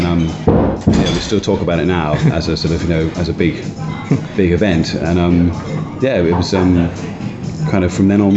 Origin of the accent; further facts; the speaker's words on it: Bath, South West England, United Kingdom; I grew up in Bath in the West Country, so playing a lot of pubs around there